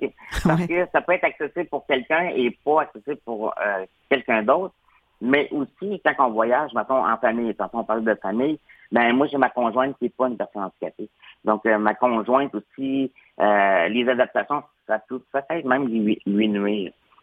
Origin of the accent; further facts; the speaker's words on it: Quebec, Canada; moi, je viens du Témiscouata. Puis dans le Témiscouata, on peut faire du camping